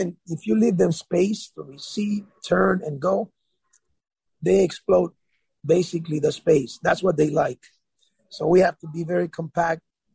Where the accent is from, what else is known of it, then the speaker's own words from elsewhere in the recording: El Salvador; The only advantage I had is that I'm from El Salvador, so I know them very well.